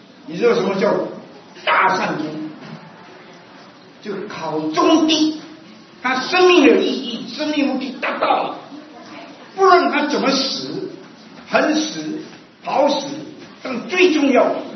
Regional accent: China; now in United States; 我说：“我中国人，什么气得要命？”

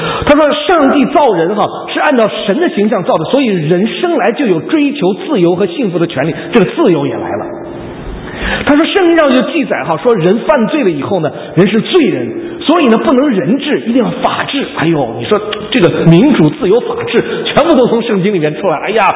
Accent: China; 我去大陆的时候，我们大陆那边不是有一个团契吗？

